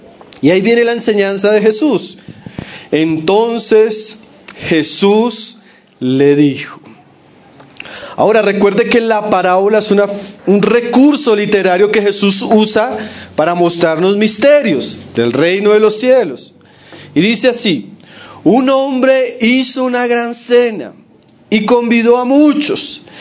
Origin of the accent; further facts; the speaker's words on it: Colombia; Ahora, para nosotros como colombianos no es difícil de entender eso.